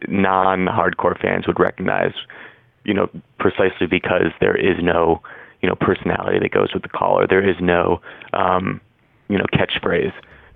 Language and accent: English; Chicago, Illinois, United States; I grew up in Chicago mm-hmm. in the 90s.